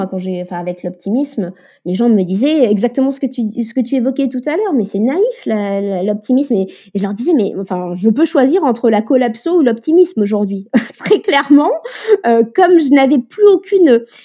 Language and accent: French; Normandy, France; Il faut savoir aussi que j'ai grandi en Normandie, dans une ferme.